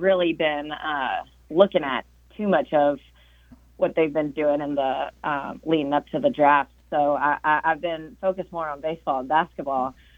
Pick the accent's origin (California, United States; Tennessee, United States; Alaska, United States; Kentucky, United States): Tennessee, United States; Nashville; also born or lived in Orlando, United States; Since I grew up in Nashville, I think that I really do blame that because I grew up in Nashville.